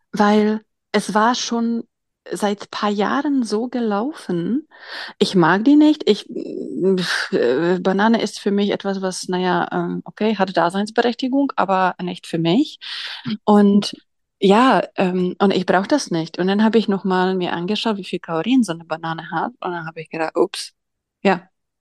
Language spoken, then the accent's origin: German; Czechia; Also ich bin in Tschechien groß geworden und habe da auch studiert.